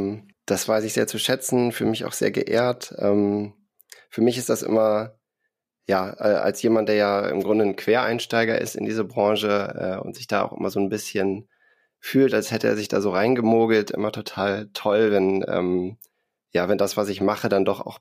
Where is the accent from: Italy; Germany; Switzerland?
Germany; Lower Saxony; also ich komme eigentlich aus Ostfriesland